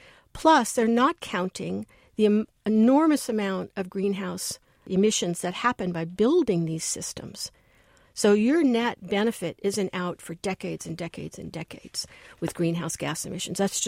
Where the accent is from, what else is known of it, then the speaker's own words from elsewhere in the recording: New York, United States; Heavy rail is the systems that I grew up with in New York